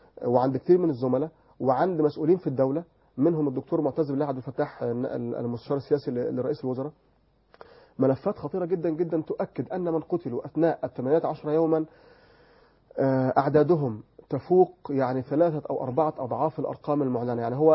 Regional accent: Egypt; علينا جميعا كمصريين

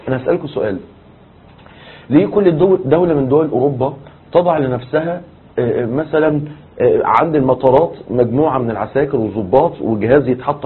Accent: Egypt; احنا عندنا في مصر

